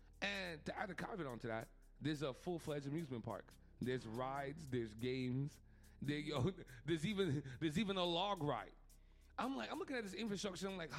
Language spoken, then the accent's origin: English; Montreal, Quebec, Canada; So once dudes found out I was from Montreal, not even want to shake my hand.